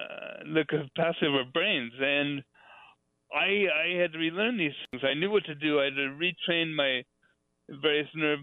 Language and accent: English; San Diego, California, United States; Well, I grew up in San Diego, and that's where I was living in my recovery.